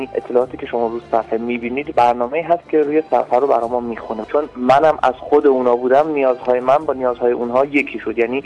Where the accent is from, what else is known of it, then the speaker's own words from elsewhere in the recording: Isfahan, Iran; born there; توی شهر برنامه خواست متولد شدم توی استان اصفهان.